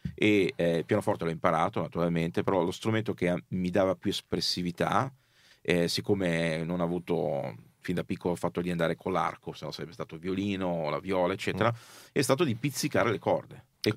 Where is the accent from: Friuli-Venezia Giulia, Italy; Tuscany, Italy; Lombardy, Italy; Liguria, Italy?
Liguria, Italy; Genoa; moved away as an adult; Però sono nato e cresciuto a Genova fino all'età più o meno di 18 anni, da quando poi, diciamo inevitabilmente, sono andato fuori dall'Italia